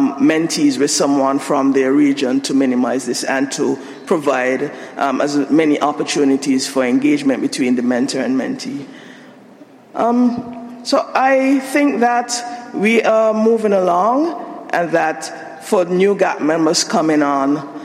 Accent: Saint Kitts, St. Kitts & Nevis; I'm from St. Kitts, so we live on opposite parts of the world.

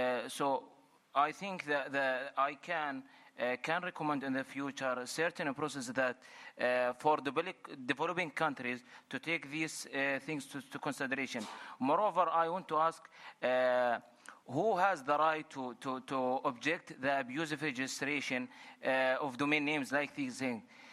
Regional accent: Jordan; English is a second language; from Jordan.

